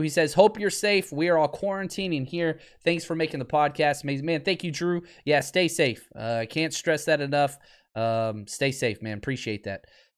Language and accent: English; the South, United States; I was raised in the South.